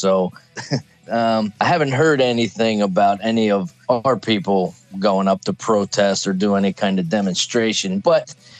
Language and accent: English; Newark, Delaware, United States; now in Limerick, Ireland; I'm originally from Newark, Delaware in the United States. I'm a retired U.S. Marine. I've been in Limerick for the last 4 years